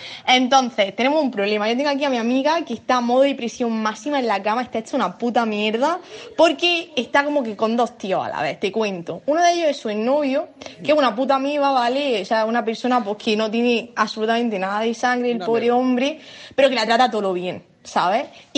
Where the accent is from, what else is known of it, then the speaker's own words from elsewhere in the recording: Murcia, Region of Murcia, Spain; somos dos chicas de Murcia